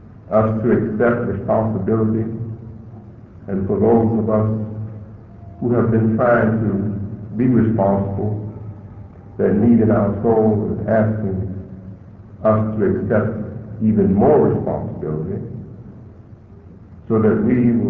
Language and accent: English; United States; I'm speaking of us as Black Muslims, as we have been called. I'm speaking of us as African American Muslims